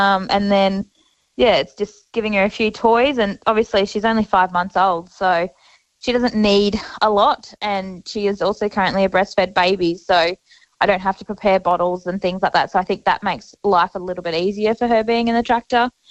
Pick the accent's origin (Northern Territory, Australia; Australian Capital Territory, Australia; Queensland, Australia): Queensland, Australia; now in Nangus, Australia; But I'm originally from North Queensland, living in Nangus, New South Wales, and my family aren't here